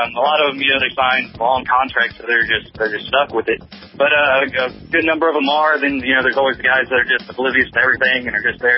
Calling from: Missouri, United States; That's Missouri.

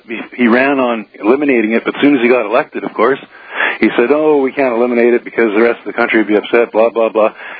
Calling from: Saskatoon, Saskatchewan, Canada; Saskatoon, Saskatchewan.

